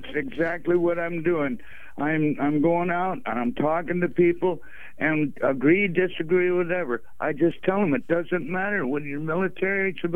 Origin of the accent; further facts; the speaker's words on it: Portland, Oregon, United States; now in Longview, United States; I grew up in Portland, graduated from Benson Tech, played in … you know.